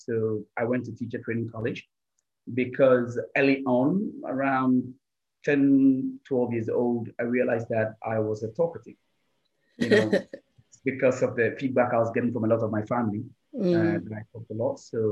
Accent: Koforidua, Eastern Region, Ghana; the University of Ghana in Accra was quite closer to my hometown in Koforidua, in the Eastern region.

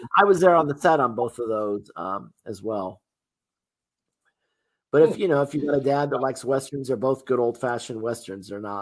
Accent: Muncie, Indiana, United States; And people may or may not know that Garfield is from my hometown of Muncie, Indiana, where a lot of this movie was shot.

